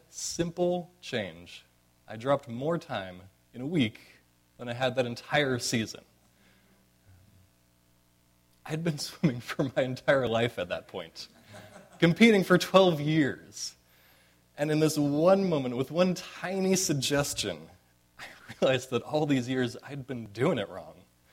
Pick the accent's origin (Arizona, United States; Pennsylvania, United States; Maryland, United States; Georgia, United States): Arizona, United States; I grew up in Arizona, which is to say that I grew up swimming.